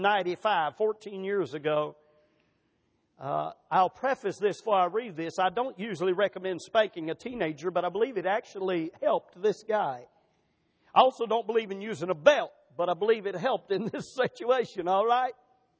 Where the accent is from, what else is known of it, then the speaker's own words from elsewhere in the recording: the South, United States; Now, I was raised in the South, folks.